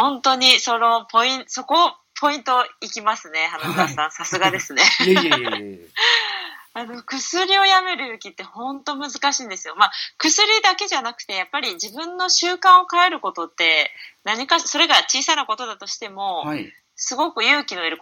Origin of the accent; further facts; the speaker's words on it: Nagoya, Aichi, Japan; 私生まれも育ちも名古屋なんですけど、